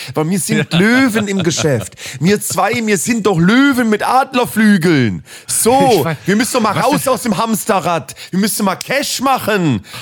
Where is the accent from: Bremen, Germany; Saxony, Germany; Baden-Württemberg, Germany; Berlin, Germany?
Bremen, Germany; now in Cologne, Germany; Dann bin ich aus Bremen abgehauen, 2003, nach Köln.